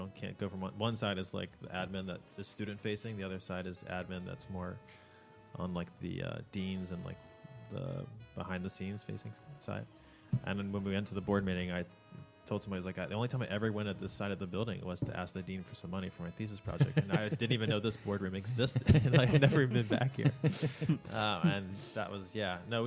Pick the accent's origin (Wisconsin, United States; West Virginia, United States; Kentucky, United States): West Virginia, United States; when you found out I was from West Virginia, and so Archie started a joke within the studio about me being from West Virginia.